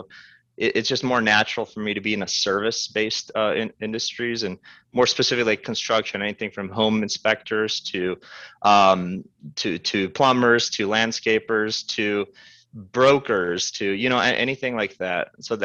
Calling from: Chicago, Illinois, United States

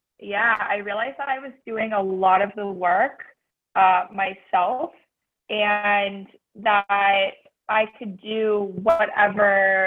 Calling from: Florida, United States; I am tuning in from Palm Beach County, Florida.

